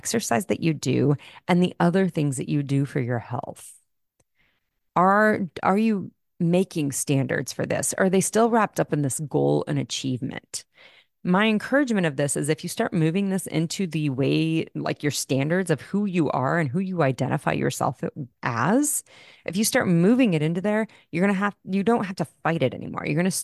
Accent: Wichita, Kansas, United States; I did this with my girlfriend a few years ago, invited her to Wichita to my hometown. We grew up here together

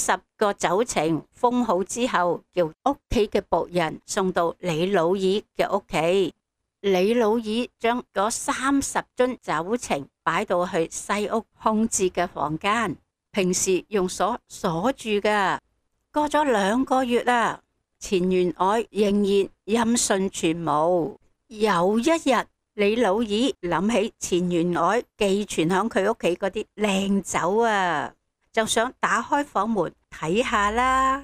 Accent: China

